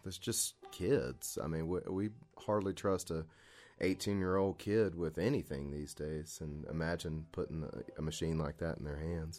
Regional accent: Raleigh, North Carolina, United States; And we're from Raleigh, so the IBMA, the International Bluegrass Music Association's conference, has moved there.

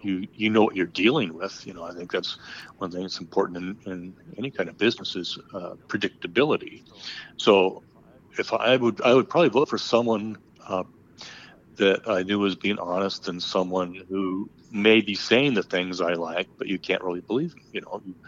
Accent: Kellogg, Idaho, United States; I'm from Kellogg, and, you know, you could go out there and see all the tailings ponds and everything

